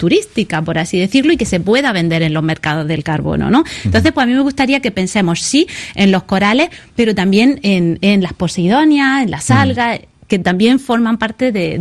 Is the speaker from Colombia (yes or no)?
no; Níjar, Andalusia, Spain; Yo, por ejemplo, vengo del sur de España, Parque Natural Cabo de Gata, Níjar.